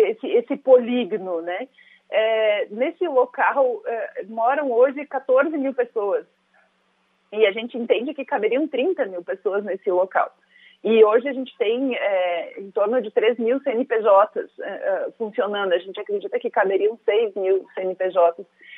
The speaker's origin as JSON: {"language": "Portuguese", "town": "Flores da Cunha", "region": "Rio Grande do Sul", "country": "Brazil", "said": "Eu sou de Flores da Cunha, a gente tem um centro muito característico aqui numa cidade de 30 mil habitantes."}